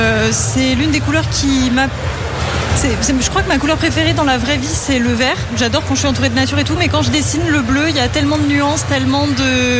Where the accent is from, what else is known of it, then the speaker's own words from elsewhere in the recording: France; J'ai grandi en France, j'ai passé toute ma vie en France